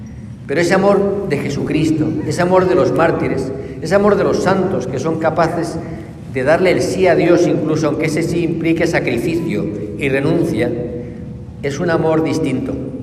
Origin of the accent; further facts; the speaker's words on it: Spain; el día de los difuntos, yo soy español, pues ver el día de muertos y el cementerio y el color y la vida.